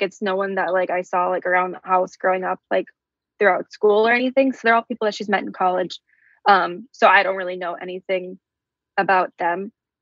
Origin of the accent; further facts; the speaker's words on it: Midwest, United States; we're from the Midwest, so we're religious.